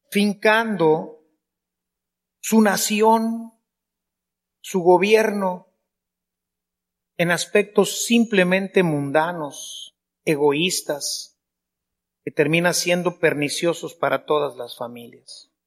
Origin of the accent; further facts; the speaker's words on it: Mexico; Somos mexicanos, comprometámonos con México.